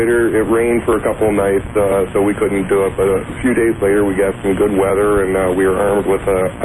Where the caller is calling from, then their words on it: Chicago, Illinois, United States; I am calling from Chicago, WLS.